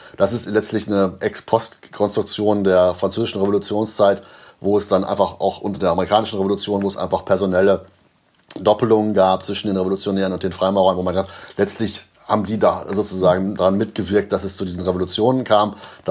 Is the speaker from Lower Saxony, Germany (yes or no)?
yes; Göttingen, Lower Saxony, Germany; wie meine Heimatstadt Göttingen hier